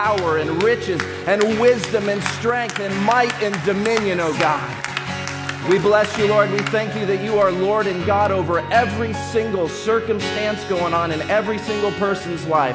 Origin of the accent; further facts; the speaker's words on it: California, United States; now in Tennessee, United States; I'm from California, but I moved to Tennessee. And people in Tennessee, the church people, they like to talk back a little bit to the preacher.